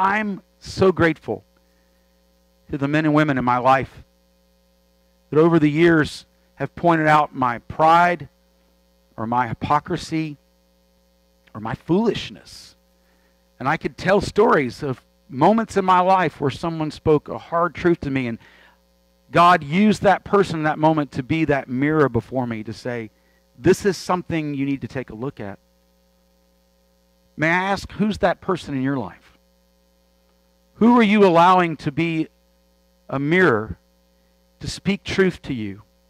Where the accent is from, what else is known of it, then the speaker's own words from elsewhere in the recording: Jacksonville, Florida, United States; and I'm from Jacksonville